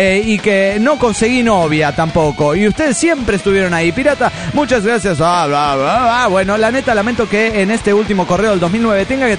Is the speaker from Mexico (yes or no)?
yes; Guadalajara, Jalisco, Mexico; de Guadalajara, Jalisco, México.